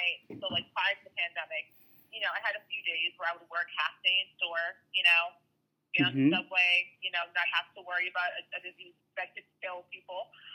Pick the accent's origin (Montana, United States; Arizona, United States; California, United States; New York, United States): New York, United States; Now, granted, I'm a New Yorker, so my family's all here